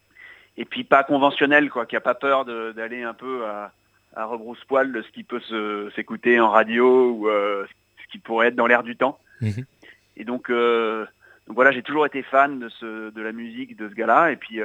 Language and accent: French; France; qu'on retrouve peu par chez nous en France